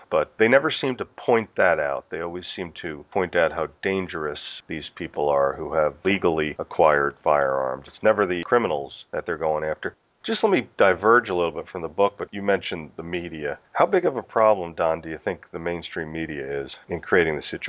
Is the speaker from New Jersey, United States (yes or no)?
yes; New Jersey, United States; growing up in the United States in the northeast part of the country, we grew up what's now a very populated state, New Jersey.